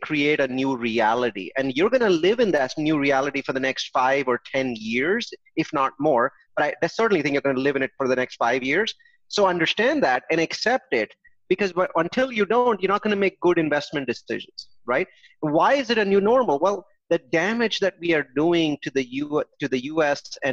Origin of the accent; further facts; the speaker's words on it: California, United States; one state, California, my home state, had gone into shelter in place